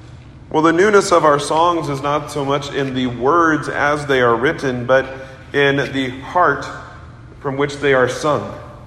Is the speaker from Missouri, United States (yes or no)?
yes; Kansas City, Missouri, United States; I grew up in Kansas City, and I remember when I was a child back in 1985 and the Royals winning the World Series against the St. Louis Cardinals